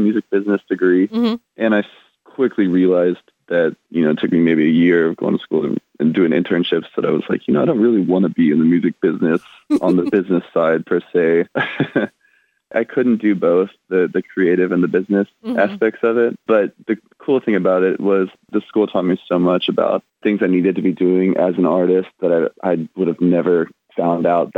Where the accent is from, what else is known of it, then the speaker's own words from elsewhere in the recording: Fort Worth, Texas, United States; Basically, I grew up in Fort Worth, Texas, for the most part.